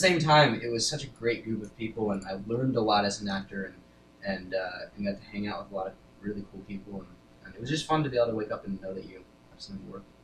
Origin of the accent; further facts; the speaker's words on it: Connecticut, United States; also born or lived in Kibbutz Yahel, Israel; I'm Israeli. I was born in Israel. I lived on Kibbutz Yahel, which is all the way down south, and was lived there until I was 1.5, and then my family moved to Connecticut.